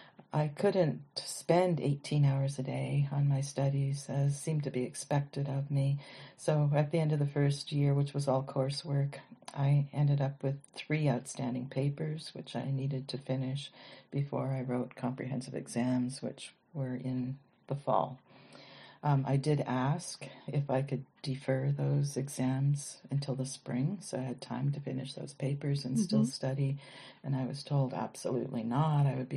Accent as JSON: {"language": "English", "region": "Saskatchewan", "country": "Canada", "tie": "born or raised there", "moved": "as an adult", "lives_now": "Kingston, Canada", "said": "I grew up in Saskatchewan and I moved here in 1988 to start a PhD in English literature in the Queens."}